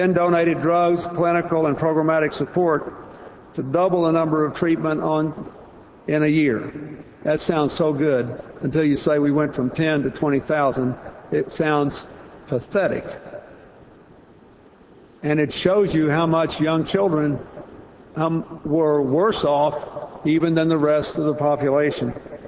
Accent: United States; now in Canada; I'm in Canada. I'm an American.

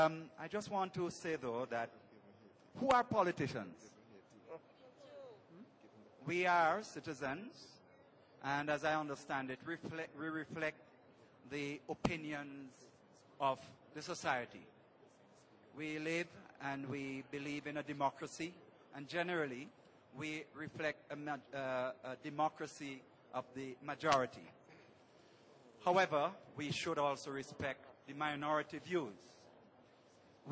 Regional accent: St. Vincent & Grenadines; from St. Vincent

